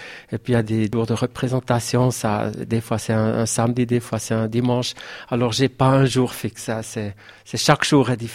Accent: Murten, Fribourg, Switzerland; Oui, je suis né à Morat, et puis Morat, c'est ma ville.

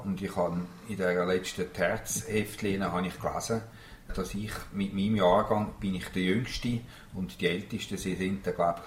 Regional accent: Zurich, Switzerland; now in Spreitenbach, Switzerland; ich komme aus der Region Zürich, beziehungsweise ich bin seit 17 Jahren gut in Spreitenbach.

